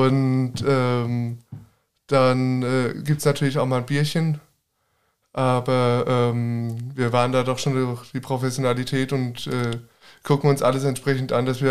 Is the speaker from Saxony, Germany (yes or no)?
no; Wiesbaden, Hesse, Germany; born there; Ich bin in Wiesbaden geboren.